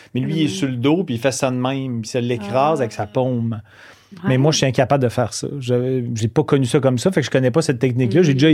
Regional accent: Quebec City, Quebec, Canada; parce que moi, je viens de Québec.

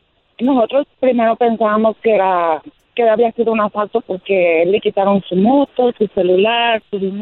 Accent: State of Mexico, Mexico; Pues él estaba en México, somos del Estado de México.

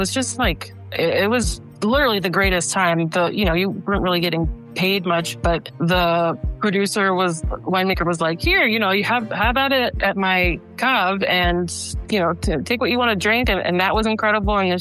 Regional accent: Houston, Texas, United States; also born or lived in Boston; I was born in Boston, but I would say like raised mostly like middle school through high school in Houston, Texas. That's where I learned to drive at 15.

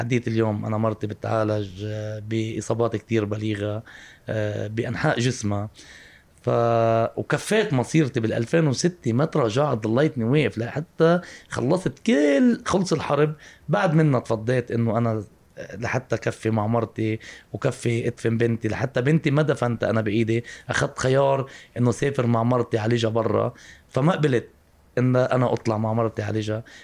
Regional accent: Lebanon; أنا اليوم جاي من لبنان طالع على بلد برا

